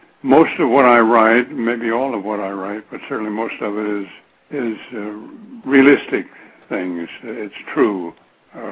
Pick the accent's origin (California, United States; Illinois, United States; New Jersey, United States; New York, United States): New Jersey, United States; Morristown; And I was born and raised in Morristown, lived there all my life except for these summer periods in Vermont.